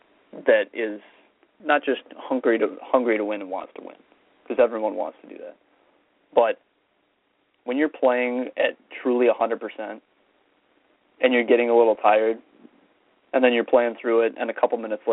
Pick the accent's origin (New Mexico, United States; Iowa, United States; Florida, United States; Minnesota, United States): Florida, United States; I grew up in Florida, and you know, down there you can play every single month of the year